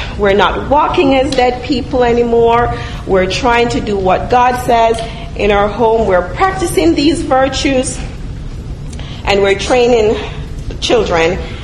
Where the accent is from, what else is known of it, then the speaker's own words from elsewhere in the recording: Jamaica; And, you know, growing up in Jamaica, people would say, "You're getting on my last good nerves."